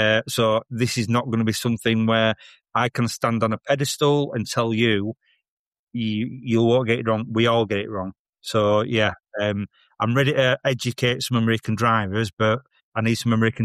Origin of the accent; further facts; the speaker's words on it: England, United Kingdom; I'm a bit stupid. I'm from England.